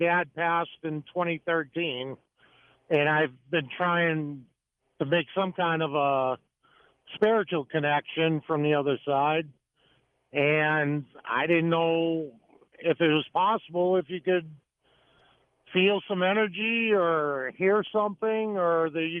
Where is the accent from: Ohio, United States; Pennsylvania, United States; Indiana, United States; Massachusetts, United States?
Massachusetts, United States; Lowell; now in Detroit, United States; I live in the greater Detroit area now, but I grew up in New England.